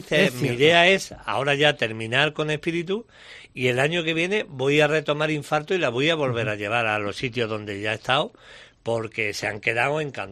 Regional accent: Jaén, Andalusia, Spain; el conocer a la gente y conocer mi tierra, que ha sido la excusa para conocer sitios preciosos que desconocía que estaban aquí en Jaén.

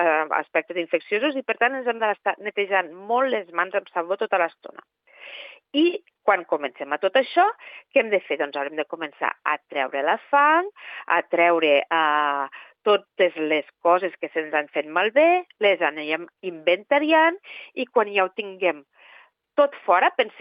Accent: Alcanar, Catalonia, Spain; Jo soc d'Alcanar, ho vam patir fa uns anys

